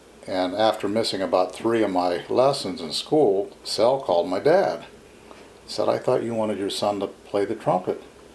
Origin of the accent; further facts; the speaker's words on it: Butler, Pennsylvania, United States; Well, I grew up in Butler. I was born and raised in Butler.